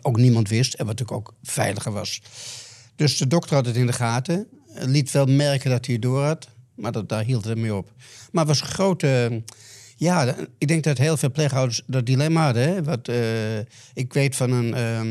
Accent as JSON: {"language": "Dutch", "town": "Amsterdam", "region": "North Holland", "country": "Netherlands", "tie": "born or raised there", "said": "Kijk, ik groeide op in Amsterdam-Oost."}